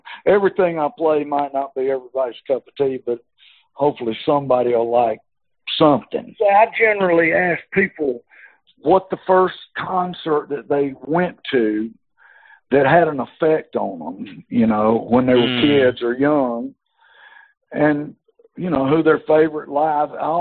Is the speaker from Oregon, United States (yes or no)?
no; Georgia, United States; that little town I grew up in South Georgia was 70 miles from Macon.